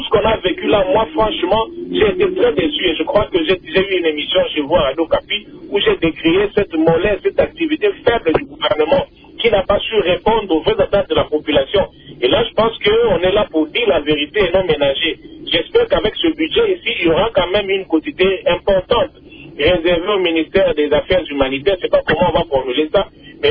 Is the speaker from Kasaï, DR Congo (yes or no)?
yes; Tshikapa, Kasaï, DR Congo; moi je suis de Tchikapa, il y a des villages qui pour trouver une maternité, les femmes à terme doivent faire 10 km à pied.